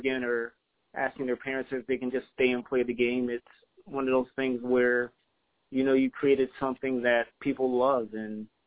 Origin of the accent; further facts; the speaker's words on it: Chicago, Illinois, United States; I'm originally from Chicago. I was in the Marine Corps for 10 years.